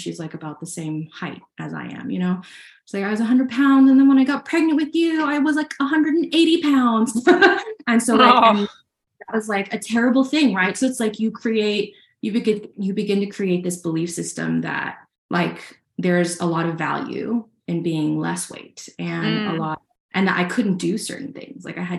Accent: Texas, United States; I was born and raised in Texas. My parents are immigrants from Hong Kong.

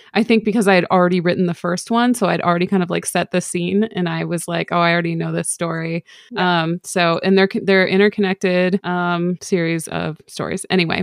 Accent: Midwest, United States; because like I'm from the Midwest and like we used to get these like straight up sphere

